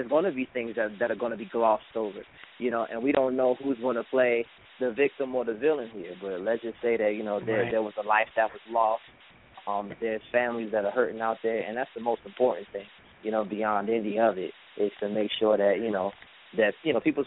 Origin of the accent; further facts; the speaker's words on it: Washington, District of Columbia, United States; I'm from Washington, D.C.